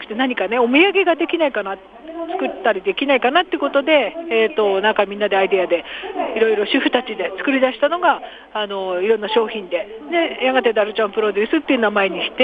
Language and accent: Japanese; Fukushima, Japan; 去年は福島のだるま、私が福島出身でもありますので